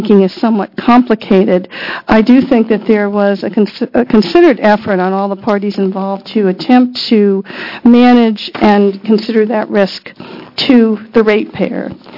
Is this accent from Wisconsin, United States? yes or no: no; Canby, Oregon, United States; I come from the Canby area. I am a farmer and a teacher